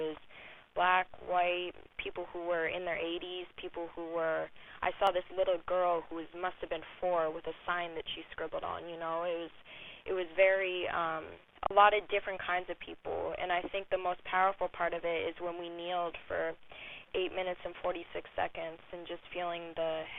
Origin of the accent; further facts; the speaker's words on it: New Hampshire, United States; I grew up in New Hampshire in a place where the only ethnic people I knew were my uncle and my mom's friend, Odilon.